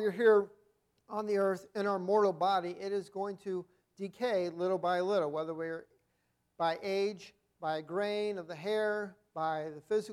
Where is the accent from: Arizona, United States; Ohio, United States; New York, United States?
Ohio, United States; Back in January of this year, I had the opportunity to travel back to my hometown in Ohio to see my father.